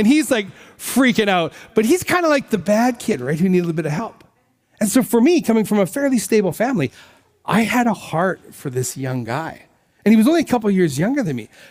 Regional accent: Saskatchewan, Canada; I grew up in Saskatchewan. Come on. Come on, Saskatchewan people. It makes you tough because you spend time in minus 40 and a wind chill.

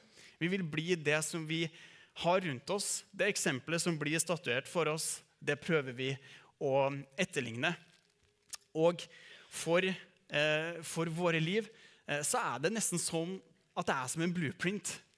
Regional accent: Oppdal, Trøndelag, Norway; now in Trondheim, Norway; og jeg kommer fra Oppdal.

